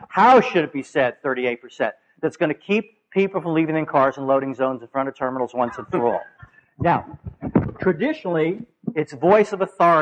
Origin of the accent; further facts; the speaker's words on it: New York City, New York, United States; And works best in my hometown, where I grew up in New York City.